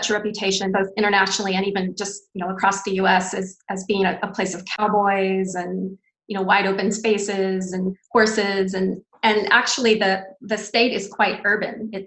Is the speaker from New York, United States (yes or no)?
no; Texas, United States; just being a Texan in general.